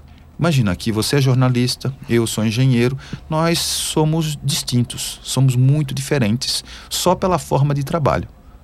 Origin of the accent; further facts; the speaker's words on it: Santa Catarina, Brazil; Sou de Santa Catarina. Eu, apesar de ser sulista